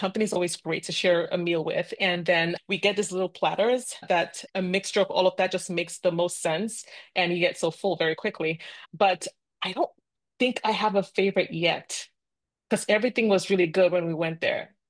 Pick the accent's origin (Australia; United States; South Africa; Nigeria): Nigeria; Lagos; English is a second language; I grew up in Nigeria and in Lagos, Nigeria, and we have a plethora of languages, three of which are like the official languages. I'm from the Igbo tribe, and I speak that. I can get along with that. So technically two languages, English and Igbo.